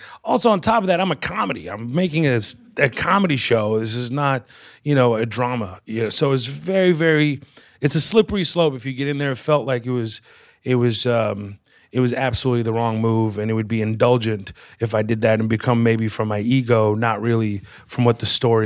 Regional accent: Texas, United States; You have to know where I come from. You know the whole story. I'm also a Texan

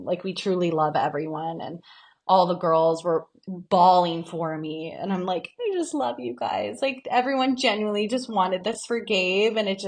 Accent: Toronto, Ontario, Canada; But then, again, I'm from Toronto, like, outside of Toronto.

